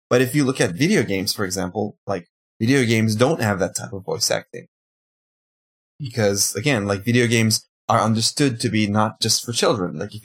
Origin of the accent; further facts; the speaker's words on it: Turkey; obviously I grew up in Turkey, and I had to watch material that is not in the language of the country I live in, right?